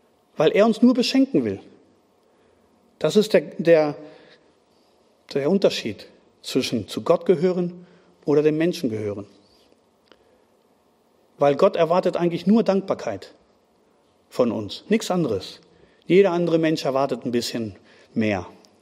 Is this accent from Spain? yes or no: yes; Spain; Ich habe es 4 Jahre davor erlebt. Als Spanier, da haben wir auch 2010 haben wir gesagt, wir sind Weltmeister